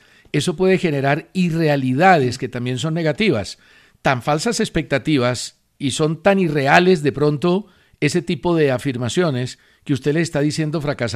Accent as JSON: {"language": "Spanish", "region": "Antioquia", "country": "Colombia", "said": "Oíste, sos, nosotros los paisas también."}